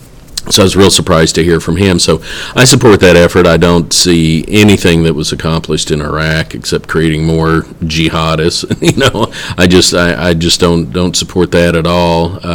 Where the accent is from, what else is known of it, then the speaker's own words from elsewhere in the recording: Middlesboro, United States; I know growing up in Middlesboro